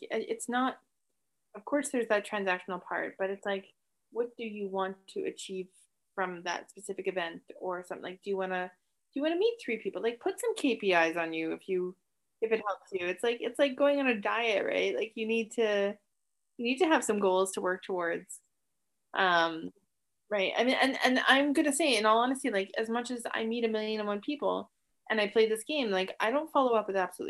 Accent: Canada; I think this just comes from being Canadian

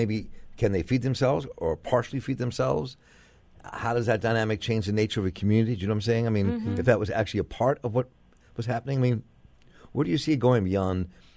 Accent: Baltimore, Maryland, United States; I can recall growing up in Baltimore, and there wasn't a food scarcity in deserts in the black world like there is now.

